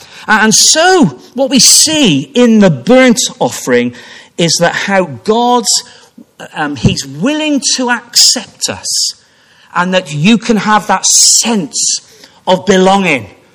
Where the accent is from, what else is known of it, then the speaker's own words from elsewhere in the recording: Gloucester, South West England, United Kingdom; Always remember growing up in Gloucester